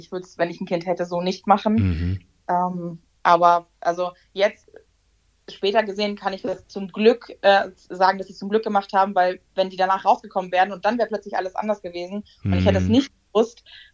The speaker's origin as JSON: {"language": "German", "region": "Schleswig-Holstein", "country": "Germany", "said": "bin 27 Jahre alt und komme aus Schleswig-Holstein in der Nähe von Hamburg."}